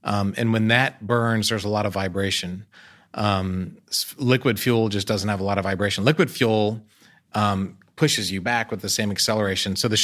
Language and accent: English; United States; I'm American, so I'm proud of American things